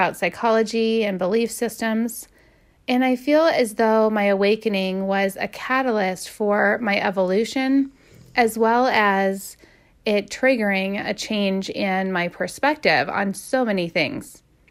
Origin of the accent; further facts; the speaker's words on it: Midwest, United States; I was raised in the Midwest with basically a traditional biblical worldview.